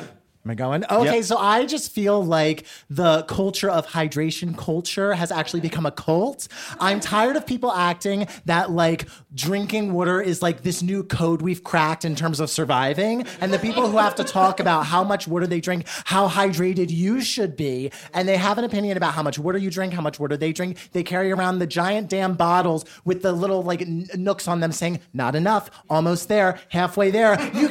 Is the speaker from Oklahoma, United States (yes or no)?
no; Trenton, New Jersey, United States; I'm from Central Jersey. I'm from Trenton, New Jersey.